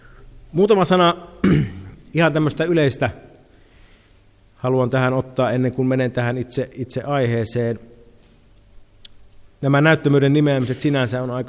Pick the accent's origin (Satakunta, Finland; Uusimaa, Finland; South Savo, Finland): South Savo, Finland; Pieksämäki; born there; Tästä oivallisena esimerkkinä käy synnyinkaupunkini Pieksämäki